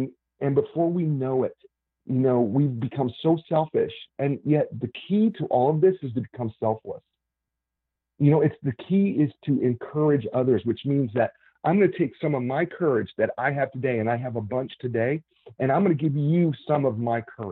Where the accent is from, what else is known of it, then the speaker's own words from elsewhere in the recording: Nebraska, United States; And I grew up a farmhand in Nebraska.